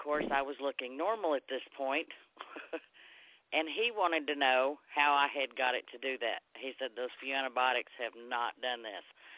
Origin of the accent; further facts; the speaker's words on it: Texas, United States; I'm from Texas.